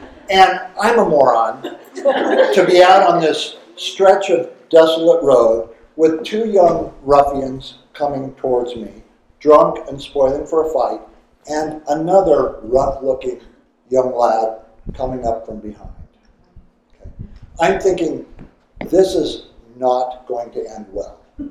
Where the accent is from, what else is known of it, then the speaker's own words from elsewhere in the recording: Idaho, United States; I'm thinking, I know, I'm from Idaho. What do you do when you encounter a bear?